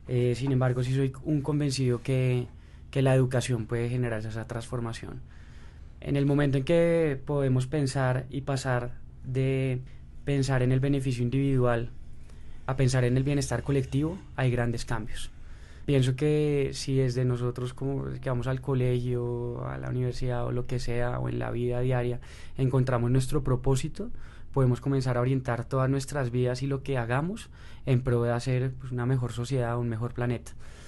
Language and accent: Spanish; Colombia; estoy seguro que nosotros como colombianos comenzaremos a apoyar esto.